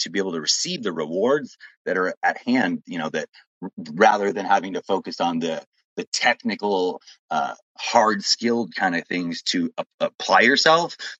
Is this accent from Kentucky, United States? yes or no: no; Las Vegas, Nevada, United States; it was completely and entirely shot in my hometown. And I'm born and raised here 30 years.